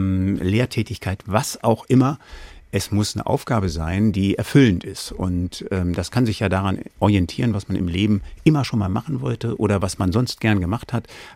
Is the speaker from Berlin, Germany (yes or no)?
no; Cologne, North Rhine-Westphalia, Germany; ich komme ja aus Köln, das ist eine sehr lebhafte Stadt